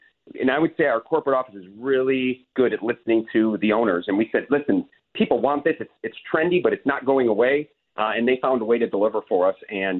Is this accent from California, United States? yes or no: no; Chicago, Illinois, United States; I like pizza. I'm from Chicago, but this is good.